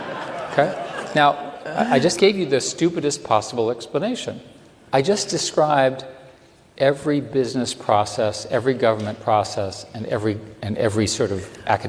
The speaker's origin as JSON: {"language": "English", "region": "Virginia", "country": "United States", "tie": "born or raised there", "said": "I happen to like Virginia. I grew up in Virginia."}